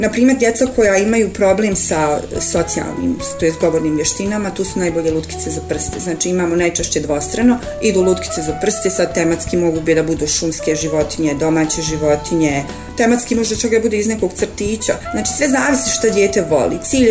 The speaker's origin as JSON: {"language": "Bosnian", "town": "Zenica", "region": "Federation of Bosnia and Herzegovina", "country": "Bosnia & Herzegovina", "tie": "born or raised there", "said": "rođena sam u Zenici, završila osnovnu i srednju školu u Zenici."}